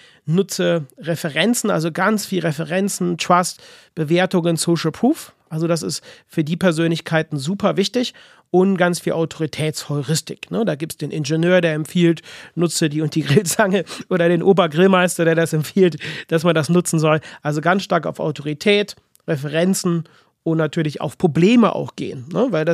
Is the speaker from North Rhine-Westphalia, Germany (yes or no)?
yes; Cologne, North Rhine-Westphalia, Germany; Bei uns in Köln sagen wir immer, jeder Jeck ist anders.